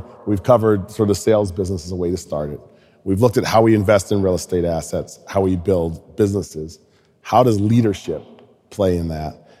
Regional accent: New England, United States; I grew up in New England, which influenced a lot.

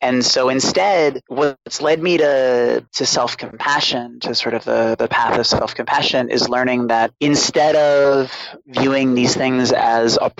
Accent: Boston, Massachusetts, United States; I had a pretty hard time growing up. I grew up in Boston with a single alcoholic mother.

